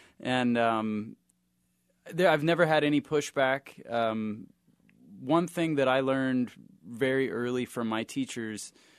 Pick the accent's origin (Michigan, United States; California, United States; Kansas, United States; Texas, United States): Kansas, United States; And I said, actually, man, I'm from Kansas. I'm from right here.